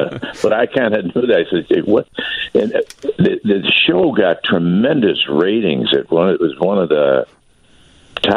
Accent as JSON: {"language": "English", "town": "Buffalo", "region": "New York", "country": "United States", "lives_now": "Chicago, United States", "said": "I was from Buffalo, but I think all of these Great Lakes cities, Cleveland, Detroit, Buffalo, Chicago, we all kind of talk the same. So a lot of people used to say, they thought I was from Chicago, but I kind of adopted Chicago, but I still love Buffalo, too."}